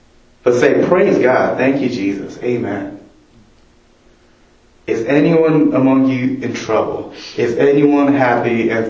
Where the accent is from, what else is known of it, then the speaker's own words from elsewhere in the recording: Los Angeles, California, United States; Like I said, I grew up in Los Angeles, Granada Hills. Most of you don't know Granada Hills. It's right next to Northridge.